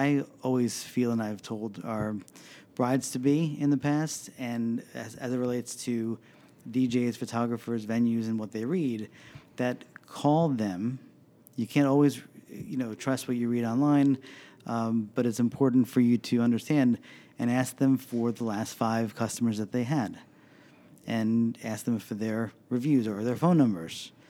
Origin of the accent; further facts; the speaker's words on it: North Bergen, New Jersey, United States; also born or lived in Manhattan / South Orange; Oh, I grew up in... I was born in Manhattan, grew up in North Bergen, so northern New Jersey.